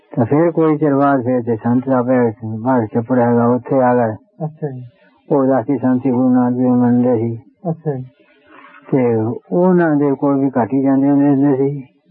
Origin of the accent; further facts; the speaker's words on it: Chugge Kalan, Punjab, India; ਮੇਰਾ ਪਿੰਡ ਚੁੱਗੇ ਕਲਾਂ ਹੈ